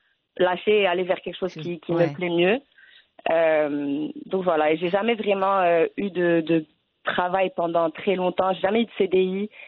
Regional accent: Rabat, Rabat-Salé-Kénitra, Morocco; moved away as an adult; also born or lived in Montreal / Toronto; Alors j'ai grandi au Maroc, à Rabat. Ensuite, après mon bac, je suis allée à Montréal pour faire des études de sciences politiques. Ensuite, j'ai travaillé entre Montréal et Toronto

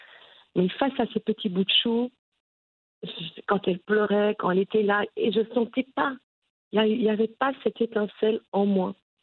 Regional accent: Tangier, Tanger-Tetouan-Al Hoceima, Morocco; now in Belgium; je suis d'origine de Tanger. Et donc, voilà, je voyage parfois vers Tanger pour des raisons professionnelles et puis je reviens chez moi en Belgique.

